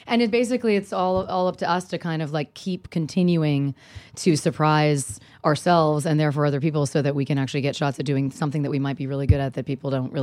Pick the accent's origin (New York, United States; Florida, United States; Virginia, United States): Florida, United States; Sarasota; born there; also born or lived in Northern California; Sarasota, Florida.